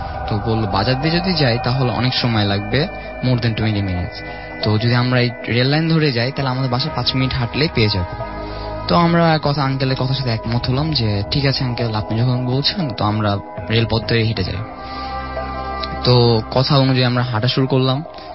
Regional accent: Dhaka, Dhaka Division, Bangladesh; আমি মোহাম্মদপুর থেকে এসেছি।

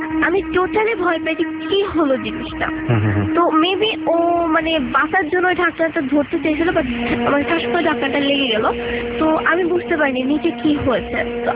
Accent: Dhaka, Dhaka Division, Bangladesh; born there; আমার জন্ম ঢাকাতেই, তো আমার এলাকাটাই ফার্ম গেটের বসুন্ধরার আশেপাশে, মানে আউলটেম এখানেই থাকা হয়।

